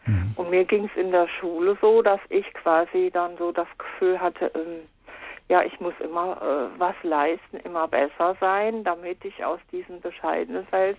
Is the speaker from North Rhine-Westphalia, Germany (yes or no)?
yes; Cologne, North Rhine-Westphalia, Germany; Ich bin in Köln groß geworden. Und kam also als Baby 1954 nach Köln.